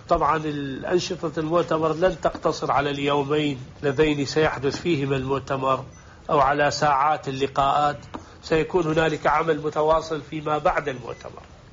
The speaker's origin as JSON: {"language": "Arabic", "country": "Iraq", "said": "البدائل عندنا في العراق واضحة ولا تحتاج إلى مزيد من النقاش"}